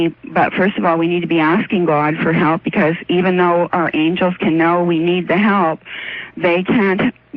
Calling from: Toronto, Ontario, Canada; I'm calling from Toronto.

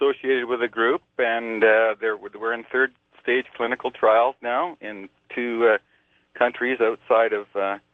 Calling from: British Columbia, Canada; We're in British Columbia, Canada.

